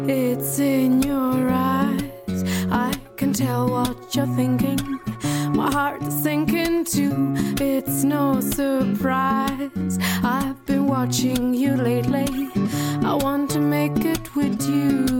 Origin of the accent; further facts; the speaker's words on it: Florence, Tuscany, Italy; born there; io sono nato a Firenze